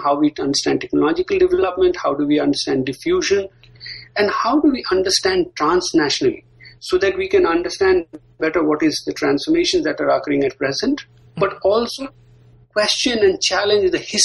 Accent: India; Well, broadly, like growing up in India

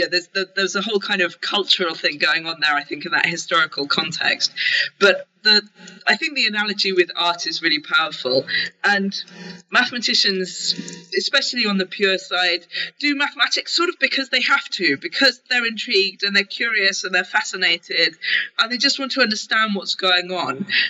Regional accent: United Kingdom; I'm a Brit

